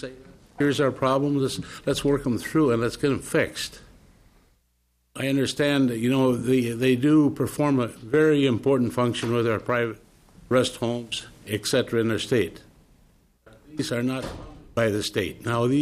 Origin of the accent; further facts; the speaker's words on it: Deer River, Minnesota, United States; I'm from Deer River, Minnesota.